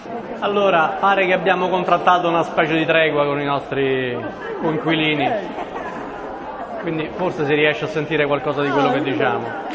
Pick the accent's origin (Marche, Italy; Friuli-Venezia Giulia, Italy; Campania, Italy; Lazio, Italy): Lazio, Italy; Rome; soprattutto da romano, sto proprio più che bene